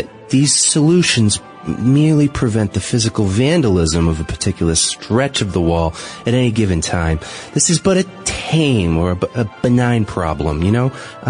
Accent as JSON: {"language": "English", "region": "New England", "country": "United States", "accent": "New England", "said": "I'm from New England originally, most people probably don't notice that because I tried not to affect my accent on the air."}